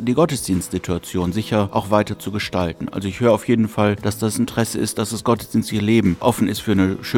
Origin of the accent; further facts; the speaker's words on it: Duisburg, North Rhine-Westphalia, Germany; Ich stamme eigentlich aus Duisburg, da bin ich groß geworden. Und ich bin 55 Jahre alt